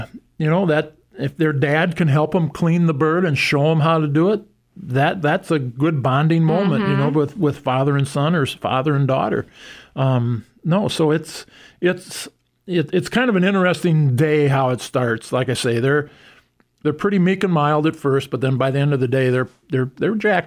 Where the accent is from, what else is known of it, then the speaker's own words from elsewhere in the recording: Chancellor, South Dakota, United States; I grew up in Chancellor, and it seemed like when I was really young, before I was, you know, like 8, 9, it was like the businesses shut down.